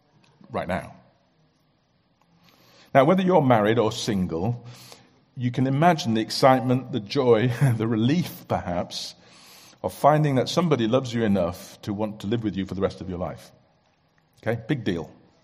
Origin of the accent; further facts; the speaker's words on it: Bangladesh; I grew up in Bangladesh, where I often saw men walking hand in hand down the road.